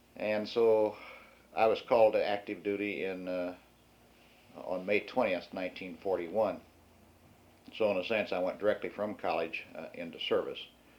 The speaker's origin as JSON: {"language": "English", "town": "West Lafayette", "region": "Indiana", "country": "United States", "tie": "born or raised there", "said": "Well, my background is rather unique in the fact that I was born in West Lafayette, spent all of my early years here."}